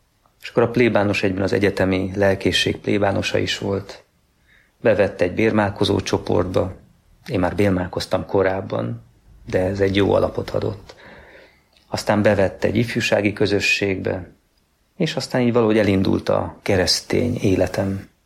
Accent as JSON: {"language": "Hungarian", "town": "Győr", "region": "Győr-Moson-Sopron", "country": "Hungary", "tie": "born or raised there", "said": "cselédek voltak a mi őseink anyai ágon. Győrben, panelrengetegben fölnevelődtem a nővéremmel együtt, úgy 18 éves koromig"}